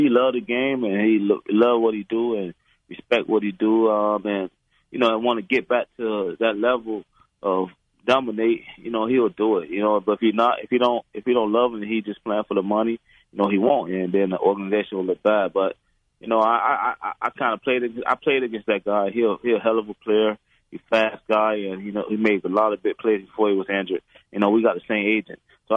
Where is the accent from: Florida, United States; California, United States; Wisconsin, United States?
Florida, United States; Miami; You know, I got to be real because, you know, I'm from Miami